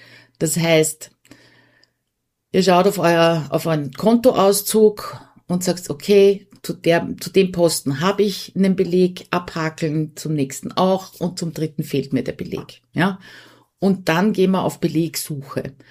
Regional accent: Austria; EAR heißt bei uns in Österreich Einnahmen-Ausgaben-Rechnung.

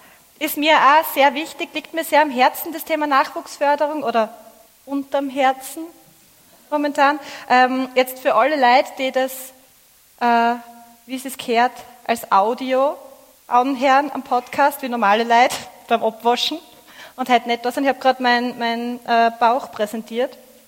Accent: Graz, Styria, Austria; Ich komme aus Graz.

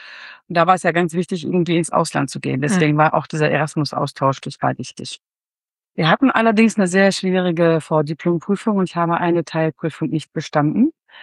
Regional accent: North Rhine-Westphalia, Germany; also born or lived in Leipzig, Germany; Komme gebürtig aus dem Kreis Höxter, dort auch von einem landwirtschaftlichen Betrieb, damals mit Sauenhaltung, den es heute nicht mehr gibt. Und ich habe nach dem Abitur angefangen, in Leipzig zu studieren.

